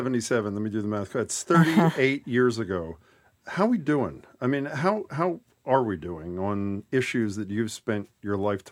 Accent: Philadelphia, Pennsylvania, United States; Robert Kennedy on a street corner in my hometown in Philadelphia

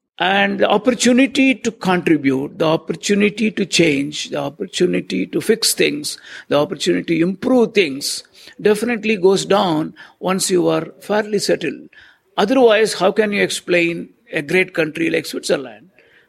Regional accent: India; And not because I'm an Indian

